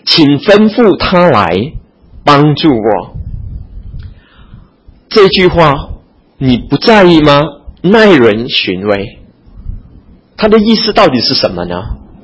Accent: Fujian, China; accent: Fujianese; 如果说你懂得讲方言哈，我们福建话

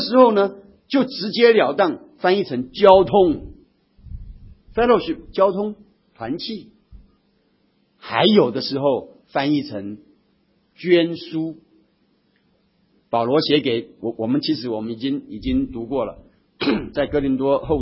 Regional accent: Taiwan; Chinese is a second language; 我们在台湾成长，那个英文不是我们的主要的，是 second language， 是那个 foreign language 啊，是所谓的外语。

